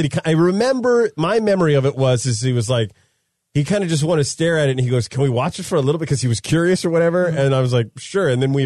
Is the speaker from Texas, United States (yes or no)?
no; Modesto, California, United States; we used to ride our bikes to the Video King, which is like a Blockbuster Hollywood Video in my hometown of Modesto.